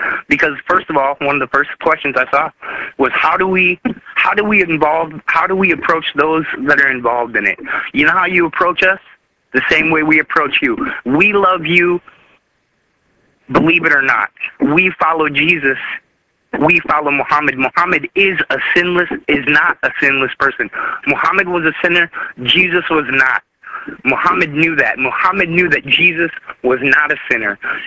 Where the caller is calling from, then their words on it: Nashville, Tennessee, United States; I'm calling from Nashville, Tennessee.